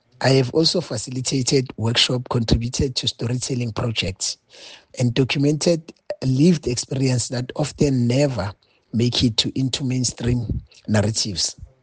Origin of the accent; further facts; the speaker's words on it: Ekurhuleni, Gauteng, South Africa; I come from Ekurhuleni township-based region in South Africa.